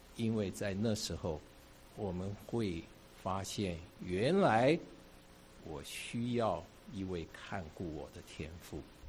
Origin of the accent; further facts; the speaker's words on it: China; 其实我们中国人我讲我们世界上很多人都明白这一点啊。我们中国我们也说哈